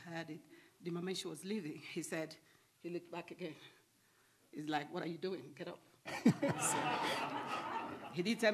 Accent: Nigeria; moved away; also born or lived in London, United Kingdom; I'm a second-year student from Caris Bible College, originally from Nigeria, but I came here from London, where my family live.

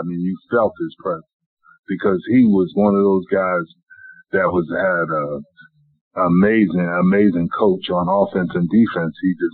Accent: New Jersey, United States; they were the closest team to where I grew up at in Central Jersey.

